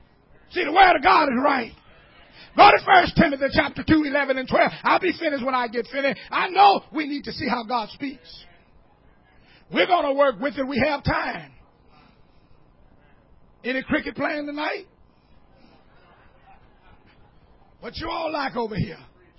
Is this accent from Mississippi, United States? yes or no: yes; Greenville, Mississippi, United States; I went down to my hometown in Greenville, Mississippi.